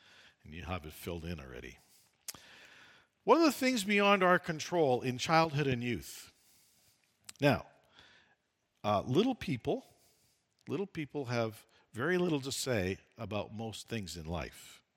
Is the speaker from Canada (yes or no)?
yes; Canada; And I'm Canadian.